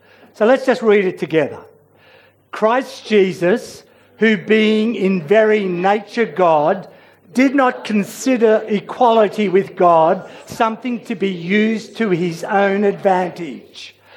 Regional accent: Australia; Now, you need to understand, I am an Australian.

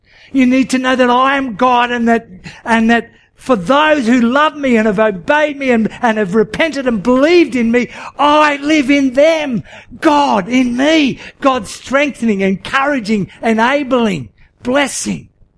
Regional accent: Sydney, New South Wales, Australia; My heritage is dairy farming, and as a kid, albeit I grew up in Sydney

